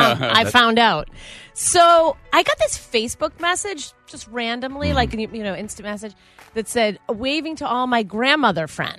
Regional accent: Boston, Massachusetts, United States; because I was born in Boston and grew up during a very dark time

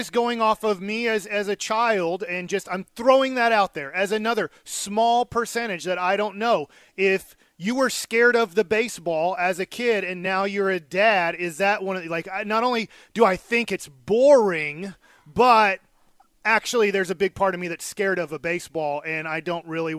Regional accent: Duncanville, Texas, United States; call out my friends that I grew up with in Duncanville.

